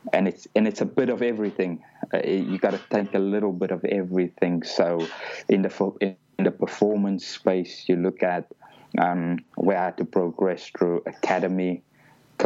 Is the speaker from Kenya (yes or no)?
no; Cape Town, Western Cape, South Africa; Yeah, so I'm from Cape Town originally, so was in and around Western Province